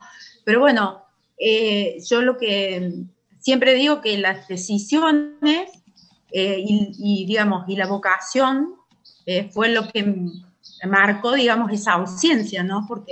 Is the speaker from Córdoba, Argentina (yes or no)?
yes; Ballesteros, Córdoba, Argentina; born there; yo nací en la localidad, bueno, de acá de Ballesteros, o sea, cerquita.